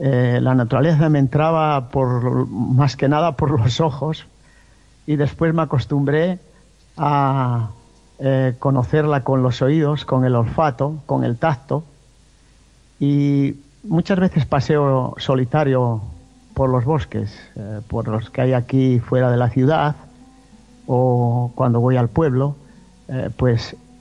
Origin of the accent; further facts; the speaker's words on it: Asturias, Spain; Sí, trato de resumir un poco lo que es Asturias.